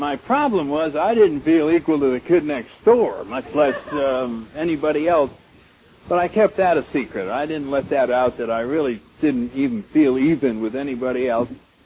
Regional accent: New England, United States; I come from New England originally

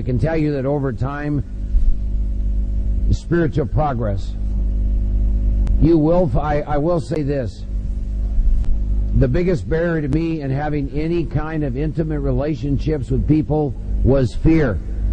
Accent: Iowa, United States; born or raised there

